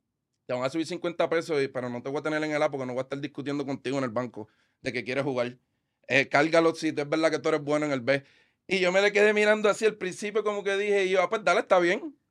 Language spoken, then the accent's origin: Spanish; Bayamón, Puerto Rico; en Redville, en Bayamón, de donde yo soy criado full de Redville.